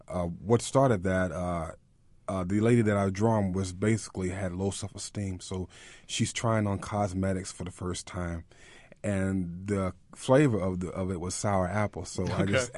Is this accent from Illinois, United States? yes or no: yes; Chicago, Illinois, United States; I am from Chicago. Yes.